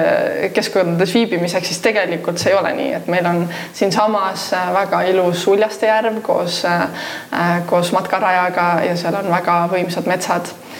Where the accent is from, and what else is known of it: Saare County, Estonia